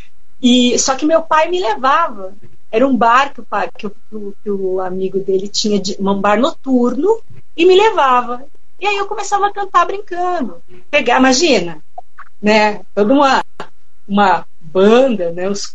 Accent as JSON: {"language": "Portuguese", "region": "São Paulo", "country": "Brazil", "tie": "born there", "said": "eu nasci em São Paulo, eu morava numa kitnet no centrão de São Paulo, na boca da venda de carros, que era a boca do lixo ali de São Paulo"}